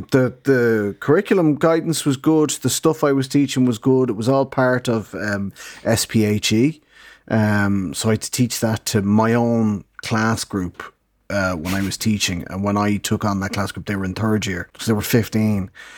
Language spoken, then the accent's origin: English; Ireland; don't ask me, I'm an Irish teacher, like, you know, I was at the time